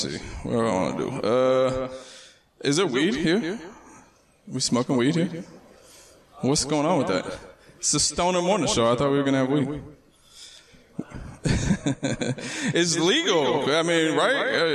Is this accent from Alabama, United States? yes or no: no; Cleveland, Ohio, United States; You talked about who's a native here. I am not. I'm from Cleveland. Cleveland, Ohio.